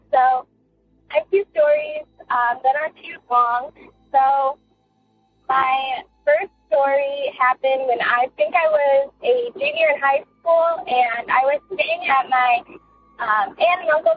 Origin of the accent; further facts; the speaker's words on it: Ohio, United States; I'm from Ohio.